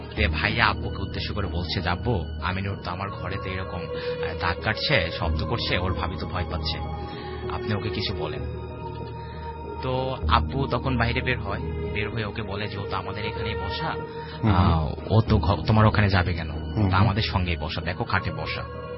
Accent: Chandangachhi, Rajshahi Division, Bangladesh; আমার গ্রামের বাড়ি সিরাজগঞ্জ জেলা বেলকুচি থানা চন্দনগাছি গ্রাম।

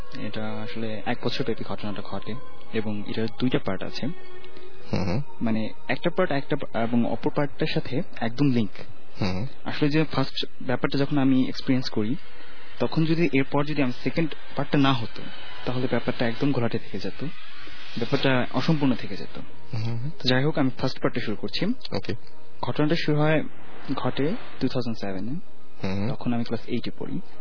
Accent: Muktagacha, Mymensingh Division, Bangladesh; আমি ময়মনসিং এর মুক্তাগাছা থেকে এসেছি, ইন্টারমিডিয়েট ফার্স্ট ইয়ারে পড়ছি।

